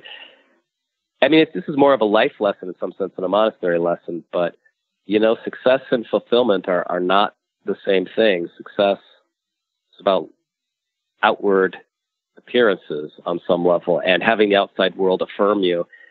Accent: United States; I'm a Zen monk, but I'm an American too, which means I'm grew up within the context of the American dream.

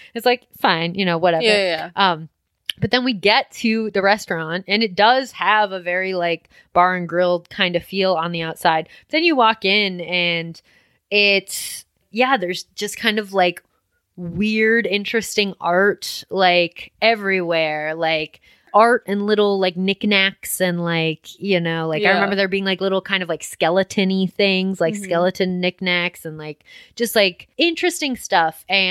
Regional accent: Midwest, United States; Like, I'm from the Midwest. I'm very used to that.

